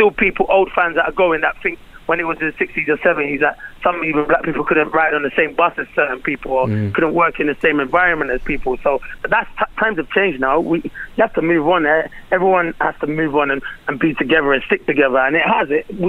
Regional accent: England, United Kingdom; born there; So being a black man, I was born in England.

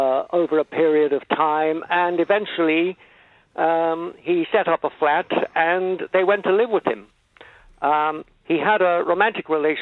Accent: Tipperary, Munster, Ireland; And, I mean, I come from Tipperary

